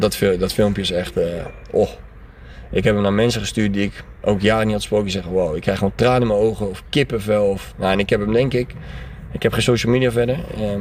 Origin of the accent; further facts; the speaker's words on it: West Netherlands, Netherlands; Ik kom uit het Westen